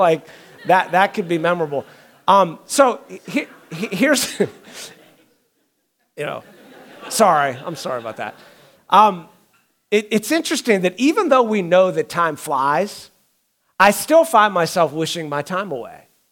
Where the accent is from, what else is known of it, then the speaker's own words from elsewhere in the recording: Pittsburgh, Pennsylvania, United States; So I grew up in Pittsburgh. I'm a diehard Pittsburgh Steelers fan.